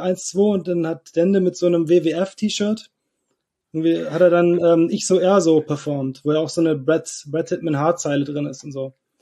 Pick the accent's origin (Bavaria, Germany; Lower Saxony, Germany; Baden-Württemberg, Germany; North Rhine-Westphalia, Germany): North Rhine-Westphalia, Germany; Ich komme nicht aus dem Ruhrpott, aber Niederrhein, das ist so eine halbe Stunde vor Duisburg ungefähr, also schon nah am Pott.